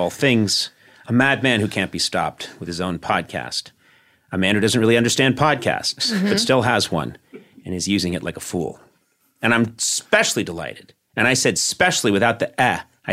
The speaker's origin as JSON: {"language": "English", "town": "Boston", "region": "Massachusetts", "country": "United States", "tie": "born or raised there", "said": "I grew up in Boston."}